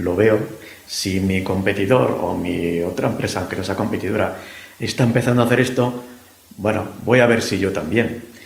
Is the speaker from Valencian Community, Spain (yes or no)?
no; Madrid, Community of Madrid, Spain; yo soy madrileño de pro